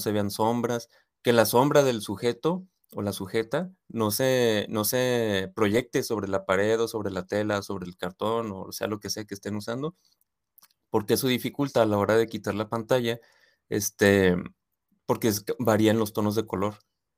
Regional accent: Ciudad Juárez, Chihuahua, Mexico; Un par de veces trabajé en agencias chiquitas, ahí de donde soy, de Juárez, pero pues locales, ¿no?

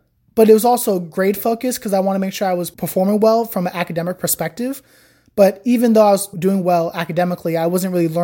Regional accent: United States; Because as soon as people find out I'm American, the whole conversation changes.

